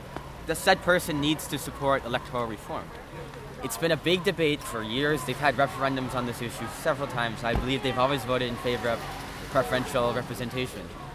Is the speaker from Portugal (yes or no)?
no; Canada; Well, as a Canadian, I believe furthering our democracy is a big part of this country.